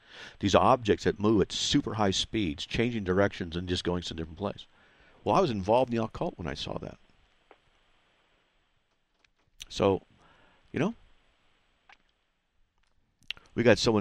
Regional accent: Buena Park, California, United States; because I grew up in Buena Park when I was younger.

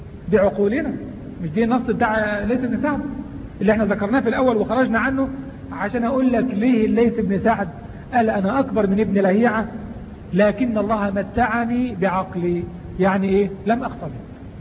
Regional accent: Egypt; لابد لنا كمصريين ان نعلم قيمة رجل وقدر رجل

